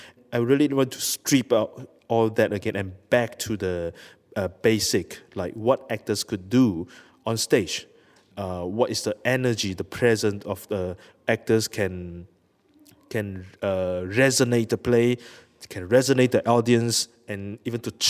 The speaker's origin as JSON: {"language": "English", "country": "Malaysia", "second_language": "English", "said": "because I'm Malaysian, you know, I was born and I was grown in a society like Roja."}